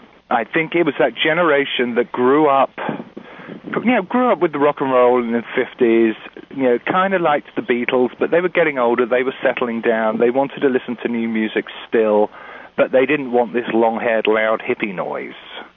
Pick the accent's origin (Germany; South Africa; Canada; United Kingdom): United Kingdom; now in United States; Being a Brit, American music is very much a foreign country.